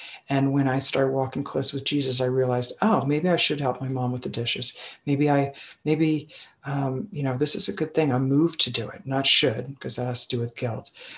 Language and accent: English; Long Island, New York, United States; I was raised in Long Island, and like the F-bomb is a adjective.